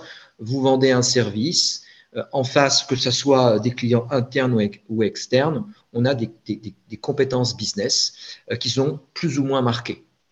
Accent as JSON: {"language": "French", "town": "Annecy", "region": "Auvergne-Rhône-Alpes", "country": "France", "said": "Et moi, je viens d'Annecy, je suis un Haut-Savoyard"}